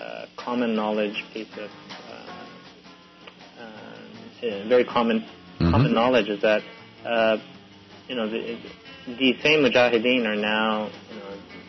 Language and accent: English; Pakistan; now in Canada; I grew up in Pakistan. I live in Canada now, but, you know, I grew up in Pakistan